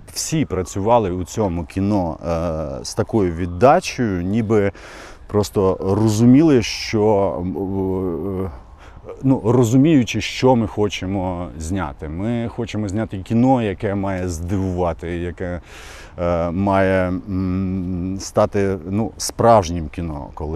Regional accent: Kyiv Oblast, Ukraine; І я виріс під Білою церквою, майже в лісі, біля лісу.

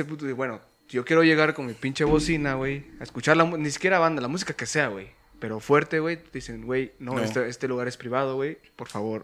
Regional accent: Mexico; cuando uno como mexicano va a Estados Unidos

